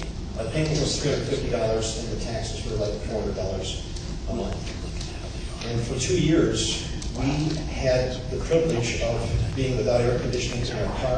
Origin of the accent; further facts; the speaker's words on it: New Smyrna Beach, Florida, United States; I'm from New Smyrna Beach, Florida.